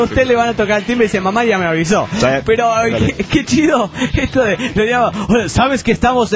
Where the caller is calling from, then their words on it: Tuluá, Valle del Cauca, Colombia; de Tuluá, Colombia.